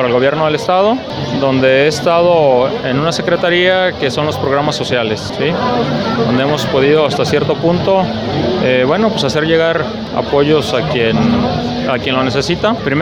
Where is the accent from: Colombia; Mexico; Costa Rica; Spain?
Mexico; Poncitlán, Jalisco; Todos somos del municipio de Poncitlán